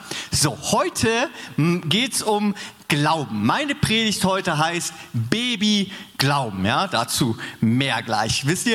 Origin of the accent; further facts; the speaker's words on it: Northern Germany, Germany; im Norden, wo ich herkomme, gibt es keine Berge, ja?